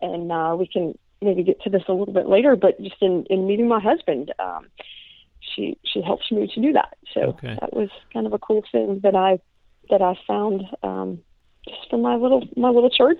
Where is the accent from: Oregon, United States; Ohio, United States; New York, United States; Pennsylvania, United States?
Ohio, United States; Canton; I was not aware when I was growing up in Canton that this was going on in the back scene.